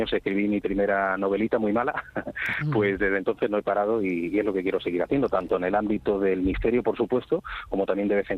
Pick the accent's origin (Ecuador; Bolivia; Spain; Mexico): Spain; Málaga, Andalusia; imagínate, soy de Málaga, y he conocido centenares de personas